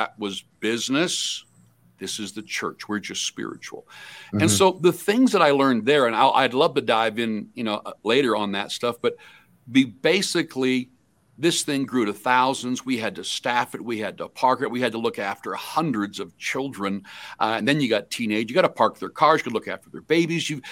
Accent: Weldon, Saskatchewan, Canada; now in Winnipeg, Canada; Grew up through all my school ages in Weldon, Saskatchewan, and then moved to Winnipeg in 80. And then Sal and I moved to Selkirk in 80.

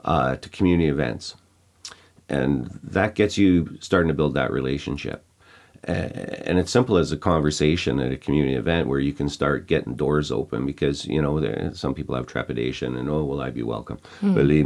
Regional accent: Canada; understanding more as a Canadian what happened.

